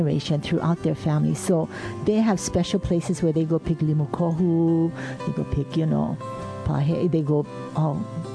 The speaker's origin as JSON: {"language": "English", "region": "Hawaii", "country": "United States", "tie": "born or raised there", "said": "I still feel that I'm always a visitor because I was born and raised on Oahu."}